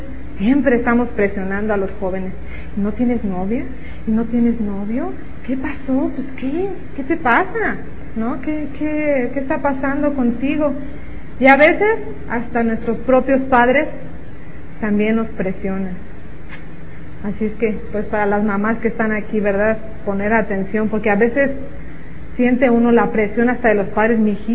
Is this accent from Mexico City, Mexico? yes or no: yes; Mexico City, Mexico; born there; also born or lived in Irapuato; desde primero de secundaria, cuando fui a vivir a Irapuato. Yo nací en la Ciudad de México y fuimos a vivir a Irapuato